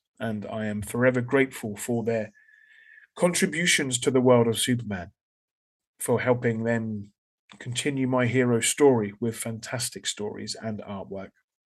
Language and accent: English; Portsmouth, South East England, United Kingdom; As you know, Portsmouth Comic Con means a lot to me. Not only is it based in my hometown